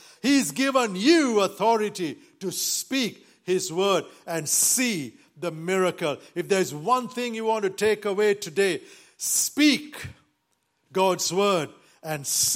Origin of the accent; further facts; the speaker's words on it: Sri Lanka; I know I come from Sri Lanka